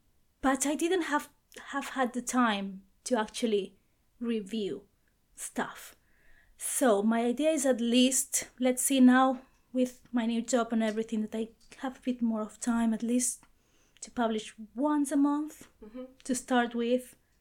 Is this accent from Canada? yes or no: no; Barcelona, Catalonia, Spain; now in London, United Kingdom; I'm from Barcelona, from Spain as well. And I've been in London, I've been living here for 4 years now.